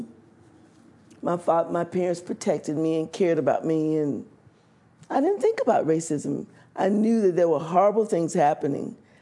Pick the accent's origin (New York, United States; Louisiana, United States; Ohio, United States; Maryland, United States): Louisiana, United States; I grew up in Louisiana, basically listened to country and Western music.